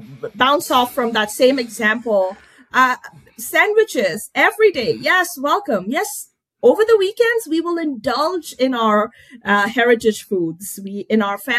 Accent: India; now in Canada; I'm an Indian, part hyphenated identity, Indian, Indo-Canadian, right? I'm an Indian. I love spicy food, but the Canadian part of me has an upper threshold.

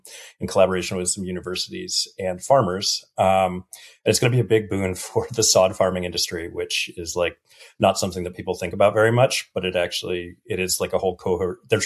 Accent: Massachusetts, United States; Just shy of the Berkshires. Okay. Pioneer Valley, Smith College.

